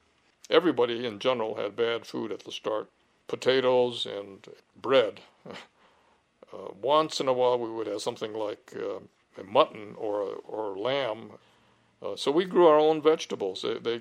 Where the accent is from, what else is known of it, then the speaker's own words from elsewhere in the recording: San Francisco, California, United States; also born or lived in Heart Mountain; I was born in San Francisco in 1933, and I was 9 years old when Pearl Harbor took place